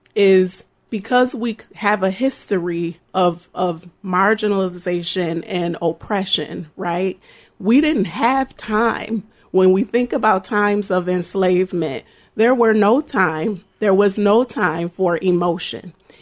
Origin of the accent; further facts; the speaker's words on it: Rochester, New York, United States; So it's important that I'm born and raised in Rochester.